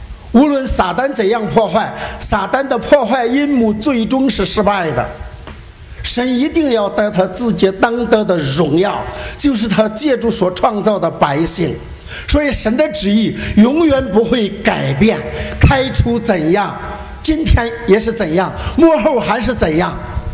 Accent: Henan, China; 我是河南人，就用河南的声调给我们大家唱一下这一节圣经

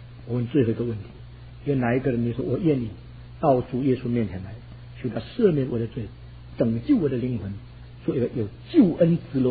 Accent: China; 我们中国人一向来很骄傲，因为我们的五千年文化有很高的道德标准

